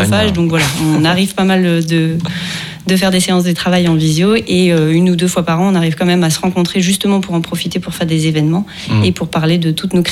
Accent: Bourgogne-Franche-Comté, France; on est des amis d'enfance. Donc, on a grandi ensemble en Bourgogne.

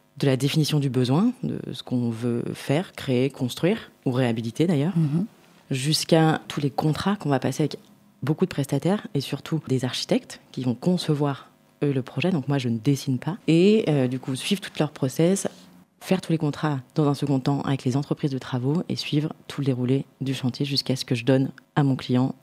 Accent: Lyon, Auvergne-Rhône-Alpes, France; j'ai 34 ans, pas encore 35 mais bientôt. Je suis de Lyon, lyonnaise depuis ma naissance.

